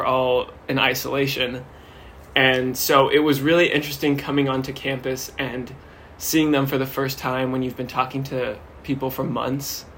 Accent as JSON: {"language": "English", "town": "Dallas", "region": "Texas", "country": "United States", "said": "I am a freshman. I am majoring in business administration, and I'm from Dallas, Texas"}